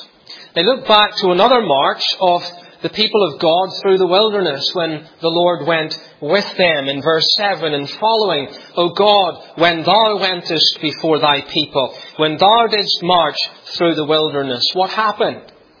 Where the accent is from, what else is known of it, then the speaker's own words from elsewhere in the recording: Northern Ireland, United Kingdom; Growing up in Northern Ireland